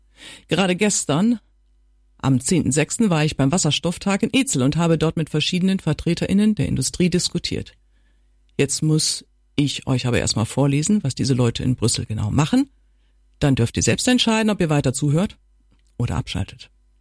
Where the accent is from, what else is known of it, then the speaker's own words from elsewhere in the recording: Lower Saxony, Germany; Ich sorge mich darum, dass meine Heimat irgendwann nur noch ein großer See nördlich von Jevers sein wird.